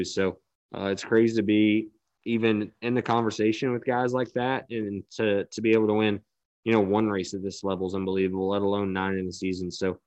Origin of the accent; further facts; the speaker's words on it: Indiana, United States; You know, when I go back home in Indiana to my hometown, my bedroom still has Tony Stewart stuff everywhere.